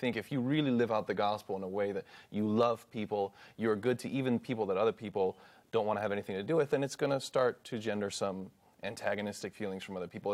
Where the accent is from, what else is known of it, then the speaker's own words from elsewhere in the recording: the South, United States; I've been, you know, attacked or hated on because of my race and other things. I grew up in the South.